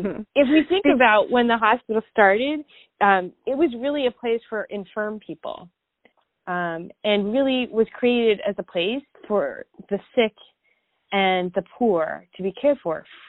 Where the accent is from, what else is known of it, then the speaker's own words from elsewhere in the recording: Canada; now in United States; You know, I'm Canadian, but I began my nursing career here in the United States at this hospital.